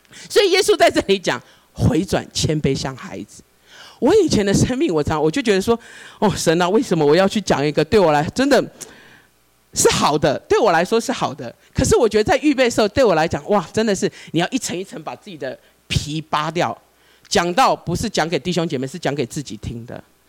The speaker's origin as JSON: {"language": "Chinese", "country": "Hong Kong", "moved": "yes", "lives_now": "Taichung, Taiwan", "said": "我从香港来到台中以后"}